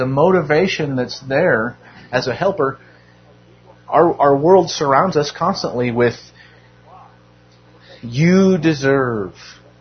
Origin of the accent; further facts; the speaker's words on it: Nevada, United States; Because growing up in Nevada in the casinos, there was none of that.